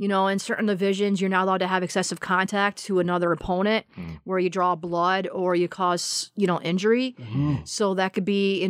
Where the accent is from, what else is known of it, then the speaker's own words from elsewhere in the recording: Rochester, New York, United States; now in Jamestown, United States; Well, I'm from Rochester. I was born in Rochester. My brother and I both were. We moved from Rochester to Jamestown due to family circumstances.